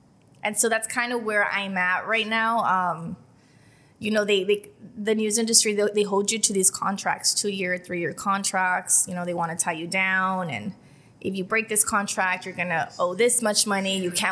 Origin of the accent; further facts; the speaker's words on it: California, United States; born and raised in Imperial County. It's, you know, us here who are from Imperial Valley, we're just so family oriented.